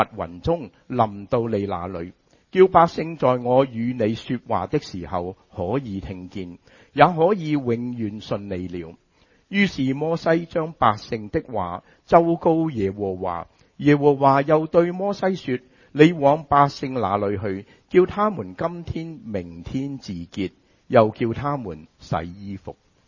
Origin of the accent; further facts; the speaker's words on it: Hong Kong; 我哋香港人點講呀？趁佢病就點呀？